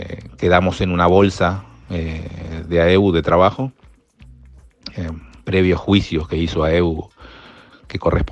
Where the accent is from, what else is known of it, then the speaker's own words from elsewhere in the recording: Salto, Uruguay; Yo soy oriundo de Salto y yo acepté ese trabajo.